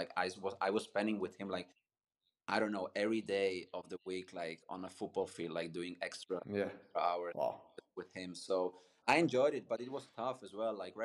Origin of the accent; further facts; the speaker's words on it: Liechtenstein; So I often say, like, when people ask me from other places, other countries, like, where are you from? I often say Switzerland, because people don't know Liechtenstein as good as maybe.